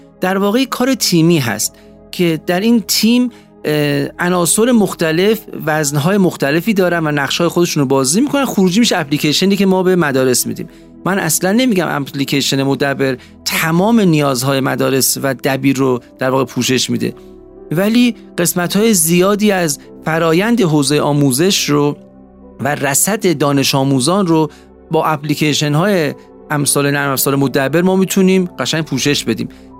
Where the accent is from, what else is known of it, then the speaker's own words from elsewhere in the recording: Iran; خودم خیلی دوست دارم به عنوان یک ایرانی و کسی که عاشق ایران هست به تمام کشورم خدمت کنم